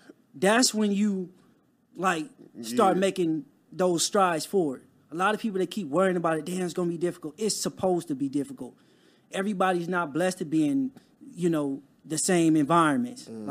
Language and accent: English; Compton, California, United States; Like, just growing up in Compton, it wasn't a lot of resources.